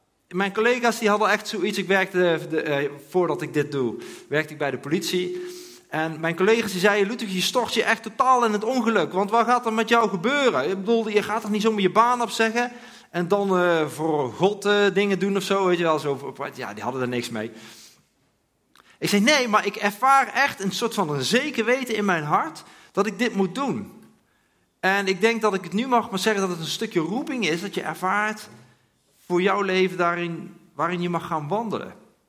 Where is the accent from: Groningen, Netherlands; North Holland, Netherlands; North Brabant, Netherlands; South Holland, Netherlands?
North Brabant, Netherlands; Eindhoven; accent: Brabant; Ik kom uit Eindhoven, dus vergeef me voor mijn Brabantse accent. Ik kan er ook niks aan doen.